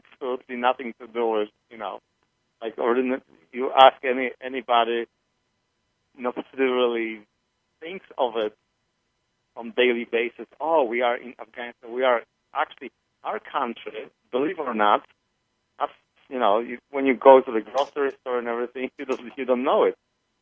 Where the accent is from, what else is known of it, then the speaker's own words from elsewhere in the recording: Poland; English is a second language; I'm originally from Poland, so neighboring countries.